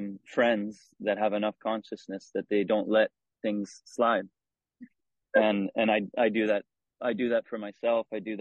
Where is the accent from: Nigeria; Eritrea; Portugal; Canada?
Canada; also born or lived in United States; I'm from Canada. I lived a lot in the States too. My dad's an American citizen. So I have a green card.